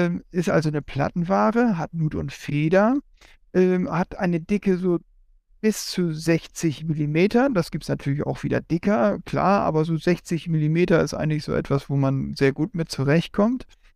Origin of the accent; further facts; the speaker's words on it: Northern Germany, Germany; hier in Norddeutschland, wir kommen ja aus Norddeutschland